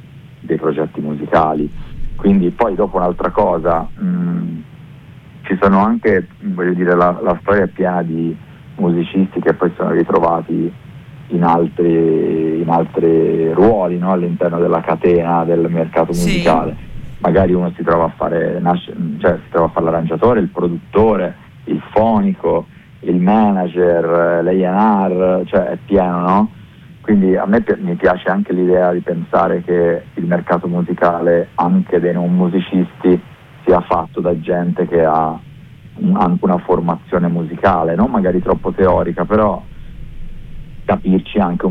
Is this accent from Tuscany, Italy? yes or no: yes; Tuscany, Italy; now in Milan, Italy; Io da toscano ho partecipato molto volentieri